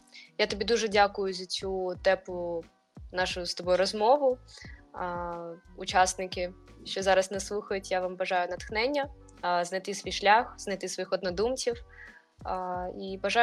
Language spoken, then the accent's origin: Ukrainian; Kyiv, Ukraine; бо ми з Києва, і в нас теж було дуже багато проблем зі світлом.